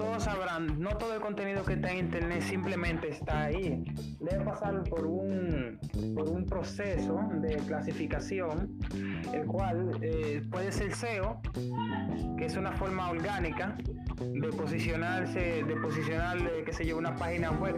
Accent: Dominican Republic; República Dominicana, estudio ciencia de la computación.

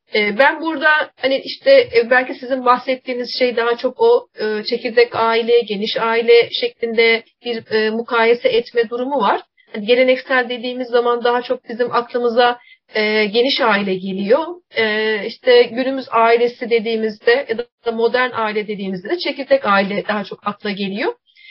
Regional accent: Adana, Turkey; born there; Ben Adana doğumluyum.

